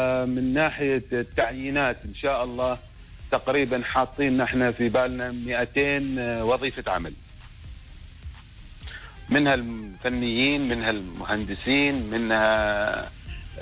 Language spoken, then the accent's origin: Arabic; Oman